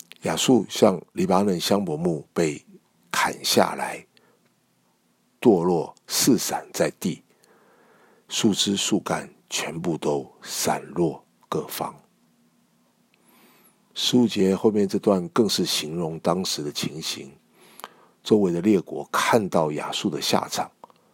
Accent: China; 也许外面没有表现出来，我们中国人总是外表很谦虚的，但里面呢，我们是否骄傲？

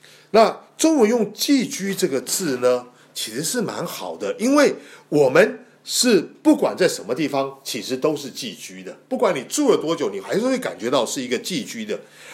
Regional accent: Argentina; also born or lived in United States; 我在阿根廷长大，我很喜欢阿根廷的牛肉，到现在都还怀念。

